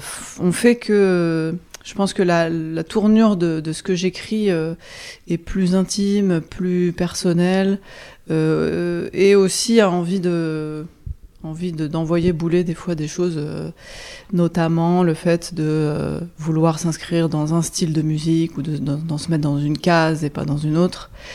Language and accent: French; Algeria; j'ai vécu toute mon enfance, mon adolescence en Algérie. J'ai des origines espagnoles de par mon grand-père, alsaciennes aussi.